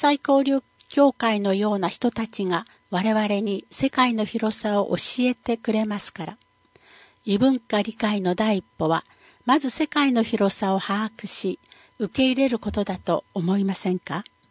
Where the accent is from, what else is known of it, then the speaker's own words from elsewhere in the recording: Hawaii, United States; now in Japan; 私は出身がハワイなので、少数派なんてほとんどいませんでした。 でも沖縄では私は本当に少数派の一人です。